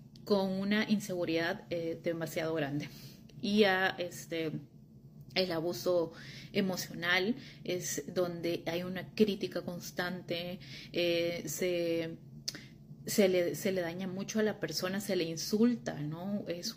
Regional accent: Honduras; now in Netherlands; Soy de Honduras, pero ahora vivo en Países Bajos.

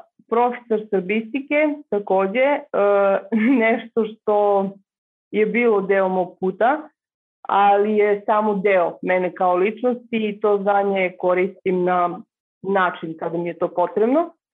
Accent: Vlasotince, Southern and Eastern Serbia, Serbia; also born or lived in Leskovac; Ja sam rodom iz Vlasotince, rođena sam u Leskovcu, ali sam živela pola života u Vlasotincu.

